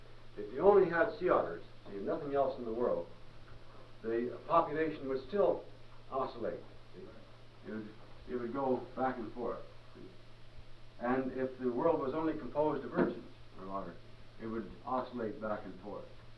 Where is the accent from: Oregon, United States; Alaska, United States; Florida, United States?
Oregon, United States; And since I come originally from Oregon, I can speak to this with authority.